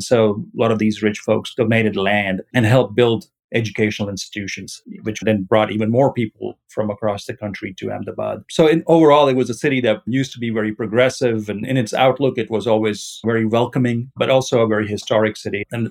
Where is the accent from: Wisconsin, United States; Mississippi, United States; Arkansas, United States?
Mississippi, United States; I'm from Mississippi. I've been here since 92.